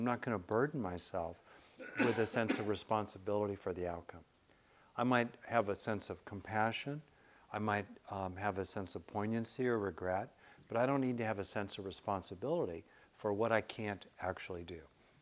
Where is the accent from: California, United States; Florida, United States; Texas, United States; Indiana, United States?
California, United States; You know, and I wondered if he was talking to me as a Californian, you know, right, about being way too casual.